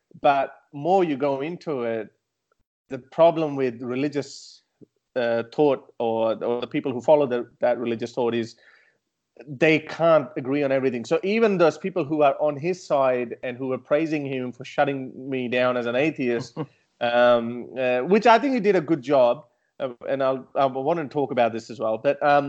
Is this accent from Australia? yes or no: no; Pakistan; because me being a Pakistani myself, it would make more sense for me to try to target that audience.